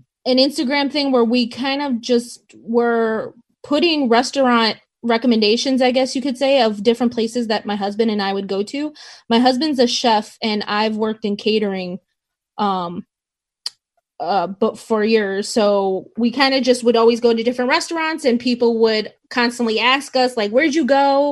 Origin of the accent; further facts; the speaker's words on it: Chicago, Illinois, United States; I'm from the south side of Chicago.